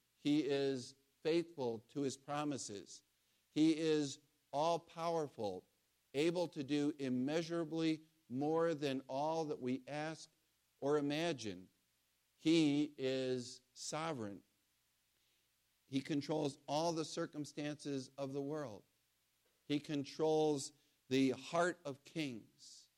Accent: Buffalo, New York, United States; And I'm from Buffalo, so this all resonates with me.

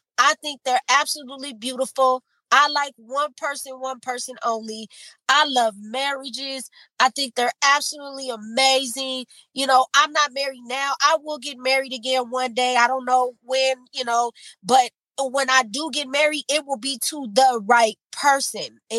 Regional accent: Inglewood, California, United States; See, I grew up in LA. I grew up in Inglewood. So, and me being light-skinned, mixed, biracial

